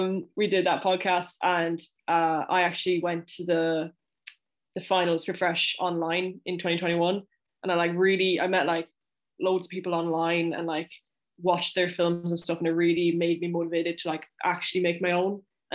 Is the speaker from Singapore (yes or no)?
no; Galway, Connacht, Ireland; I actually shot it in Galway because I am from Galway, but I moved to Donegal